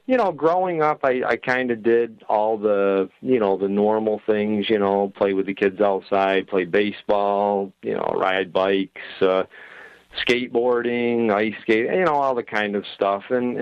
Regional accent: Gloversville, New York, United States; Yep, actually, I was born in Gloversville, and I have lived here all 50 years of my life.

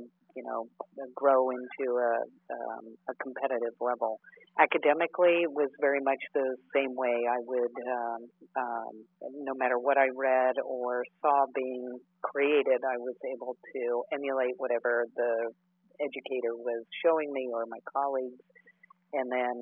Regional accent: Long Beach, California, United States; I grew up in a beach town. I was born in Long Beach, so was always at the ocean

